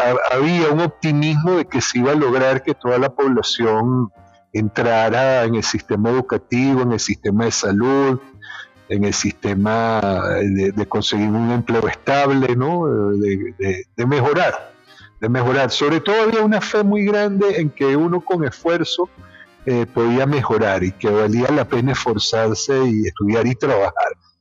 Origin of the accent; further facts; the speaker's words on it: Trujillo, Venezuela; born there; Me acuerdo cuando fuimos al estado donde yo nací, al estado Trujillo